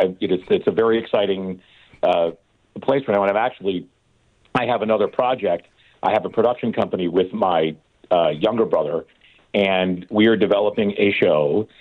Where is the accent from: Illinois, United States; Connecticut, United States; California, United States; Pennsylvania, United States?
Illinois, United States; Chicago; Chicago, which is my hometown and where I grew up